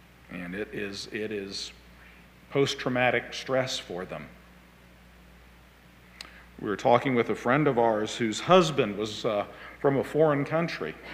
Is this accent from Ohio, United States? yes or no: no; Knightstown, Indiana, United States; Growing up in Knightstown, you know, the kids from Kennard, they started going to, they always would join us at junior high.